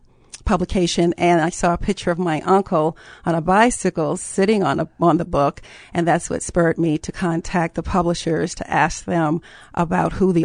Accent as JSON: {"language": "English", "town": "Charlottesville", "region": "Virginia", "country": "United States", "tie": "born or raised there", "said": "All right. I am from Charlottesville, Virginia. I was raised here, and I went to all of the Charlottesville public schools."}